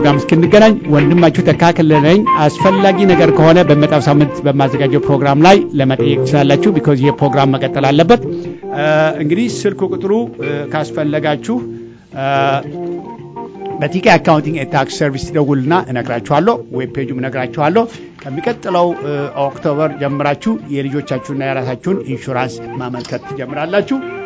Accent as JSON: {"language": "Amharic", "country": "United States"}